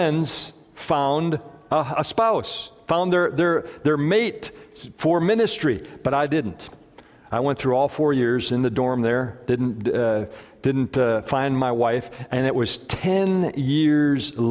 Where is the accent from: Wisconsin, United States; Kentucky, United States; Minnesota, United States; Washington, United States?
Wisconsin, United States; Park Falls; born there; I was born in Glidden. Well, I was born in Park Falls. My dad was pastoring in Glidden up there in the Shequamigan Forest. That's where I was born.